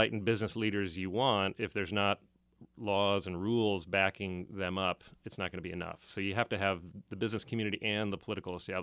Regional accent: St. Louis, Missouri, United States; So I grew up in love with nature. I grew up in Missouri, in St. Louis, on the other side of the state.

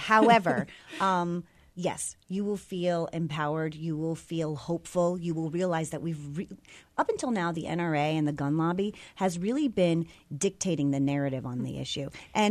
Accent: Brookfield, Connecticut, United States; So we had, and I'm from Brookfield, Connecticut. So I'm in the town that's right next to Newtown.

